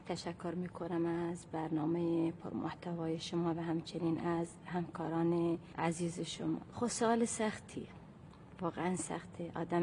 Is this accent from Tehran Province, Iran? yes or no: no; Khuzestan, Iran; من اهل خوزستانم، شهرستان سوسنگی، روستای مالکی سفلا.